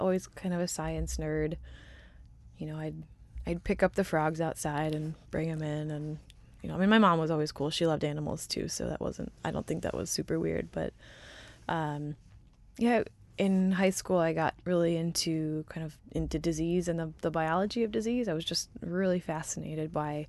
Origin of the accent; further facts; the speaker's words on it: San Antonio, Texas, United States; also born or lived in Columbus, Mississippi; So I was born on an Air Force base, and so I didn't live there very long, and I don't remember it, but we moved shortly after to San Antonio, Texas, and I lived th